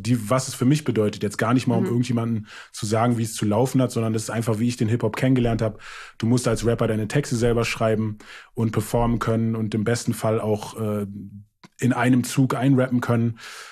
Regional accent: Germany; first language English; German is a second language; ist ja meine Muttersprache auch. Und ich habe auch keinen deutschen Rap gehört eigentlich. So, das kam erst später, dass man dann so Kollegen und sowas, aber eigentlich ganz lange auf Englisch gerappt, dann irgendwann mal gemerkt, okay, ist nicht so cool auf Englisch, wenn man aus Deutschland

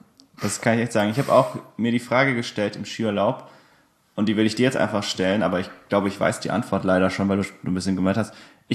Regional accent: Spessart, Germany; Wobei ich jetzt ja auch als, sag mal, Kind des Spessarts

